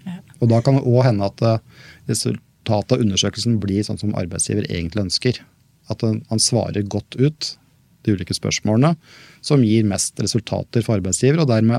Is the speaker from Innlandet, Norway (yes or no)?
yes; Toten, Innlandet, Norway; skriv ting om at jeg kommer fra Toten fra Nedre Inndal, for da vet alle hvem jeg